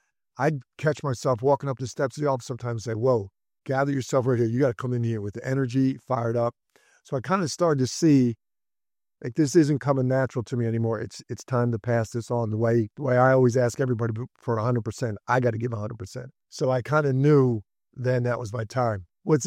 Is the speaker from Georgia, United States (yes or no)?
no; Philadelphia, Pennsylvania, United States; Like, I'm a Sixers fan. I grew up in Philly